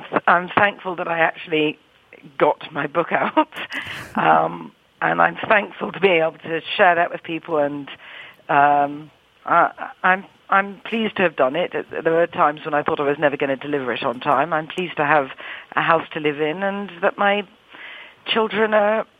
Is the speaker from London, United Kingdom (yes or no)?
yes; London, United Kingdom; also born or lived in Italy; being a Londoner, I've always been sort of influenced by so many different cultures, so it's pretty heterogeneous. But I lived in Italy for a long time